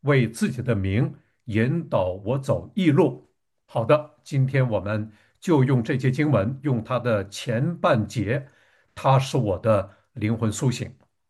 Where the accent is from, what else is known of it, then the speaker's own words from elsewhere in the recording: Northeast China, China; 当我小的时候在东北长大